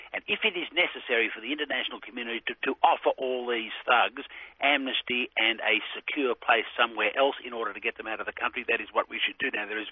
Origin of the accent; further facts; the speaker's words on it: Australia; born there; I was born in Australia. I have been in jail in Zimbabwe.